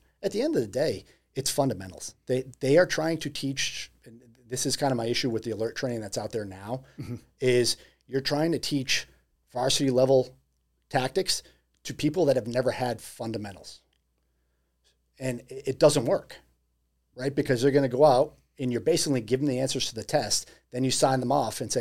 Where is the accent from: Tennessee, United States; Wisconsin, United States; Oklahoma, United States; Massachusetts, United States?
Massachusetts, United States; why don't we start with Massachusetts? It's my hometown.